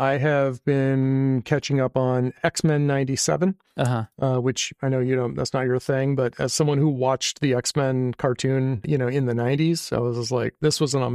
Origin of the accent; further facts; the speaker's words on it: Vermont, United States; but it's kind of funny because this is how I remember things largely being growing up in Vermont. I'm kind of used to that.